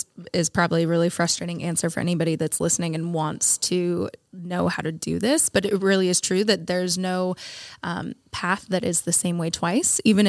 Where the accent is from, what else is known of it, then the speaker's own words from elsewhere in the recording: Seattle, Washington, United States; now in Nashville, United States; So like you said, I'm from Seattle and I have always wanted to be a country singer-songwriter.